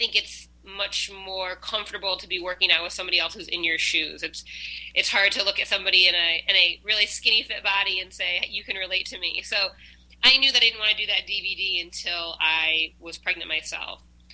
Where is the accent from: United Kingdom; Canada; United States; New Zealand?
United States; Midwest; and then I'm from the Midwest.